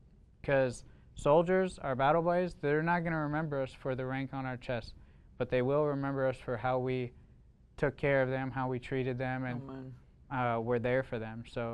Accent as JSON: {"language": "English", "town": "Green Bay", "region": "Wisconsin", "country": "United States", "tie": "born or raised there", "said": "I grew up in Green Bay, Wisconsin, don't hold it against me."}